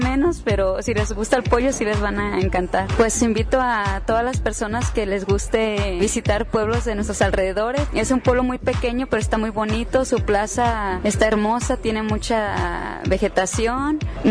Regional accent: Teuchitlán, Jalisco, Mexico; De Teuchitlán, Jalisco. Aproximadamente se hace una hora en carro de Guadalajara a Teuchitlán.

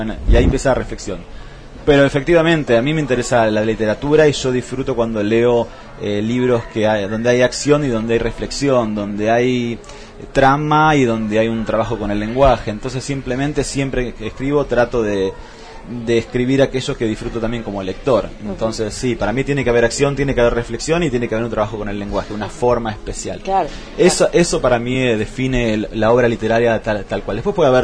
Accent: Buenos Aires, Argentina; born there; Yo nací en Buenos Aires, pero me siento patagónico.

